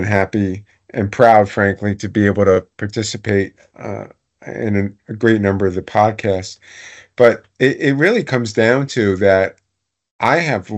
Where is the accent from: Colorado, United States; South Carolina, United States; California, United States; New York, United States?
New York, United States; New York City; I'm a kid from Staten Island. You grew up on a 40-by-100 lot